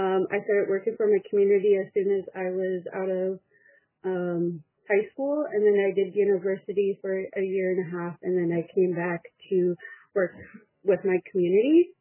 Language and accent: English; Nahanni Butte, Northwest Territories, Canada; I am from Nahanni Butte, North Coast Territories.